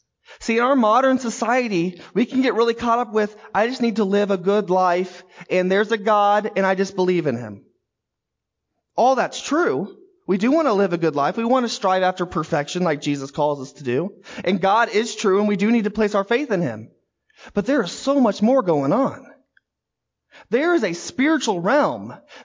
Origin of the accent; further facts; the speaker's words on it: Carterville, Illinois, United States; I'm from Carterville. But then there's also certain times where I've said I'm from Southern Illinois. Or I might even say I'm from Carbondale or from Southern Illinois University.